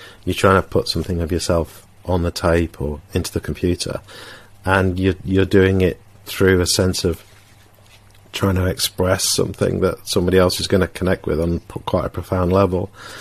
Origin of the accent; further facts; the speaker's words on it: Sheffield, Yorkshire and the Humber, United Kingdom; I grew up in Sheffield during the 1980s, so my early experience was the miners' strike